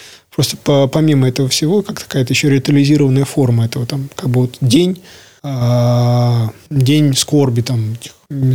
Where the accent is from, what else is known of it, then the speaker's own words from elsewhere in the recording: Belarus; как белорус, как гражданин Беларуси